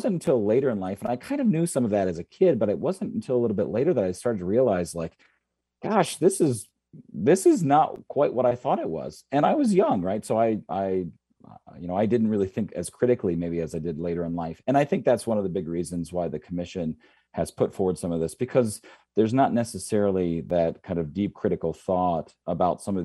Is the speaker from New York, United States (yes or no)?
no; Ohio, United States; I grew up, just in a personal way, I grew up in Ohio. I liked the Cleveland Indians.